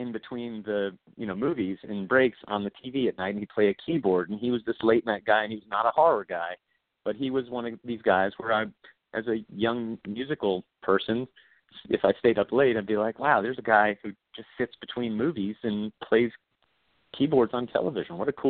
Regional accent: Florida, United States; Yeah, South Florida. I was down in Miami, Fort Lauderdale.

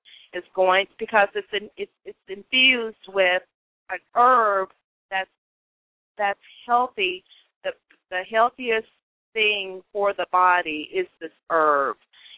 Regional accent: Las Vegas, Nevada, United States; now in Dallas, United States; Well, I'm from Las Vegas, Nevada, and I've been in Dallas, Texas for approximately 8 years now.

